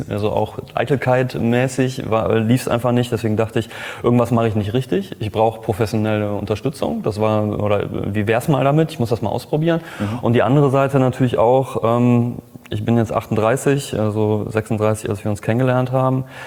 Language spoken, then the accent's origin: German; Cologne, North Rhine-Westphalia, Germany; Ich bin Kölner